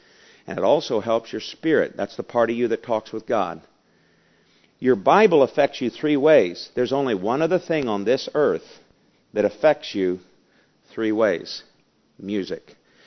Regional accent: United States; And I'm an American.

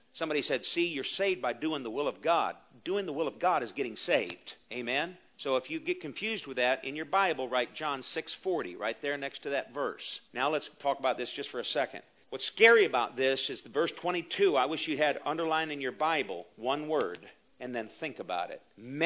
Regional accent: Wellington, Kansas, United States; born there; I was born here. I was born here. I was born in Wellington, Kansas.

